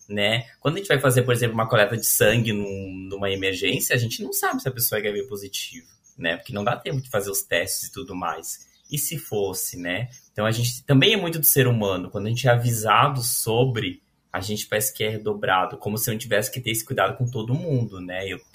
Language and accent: Portuguese; Rio Grande do Sul, Brazil; O Rio Grande do Sul, eu sou gaúcho, né? Moro em São Gabriel, mas eu morava no Rio Grande do Sul, é do lado da Argentina.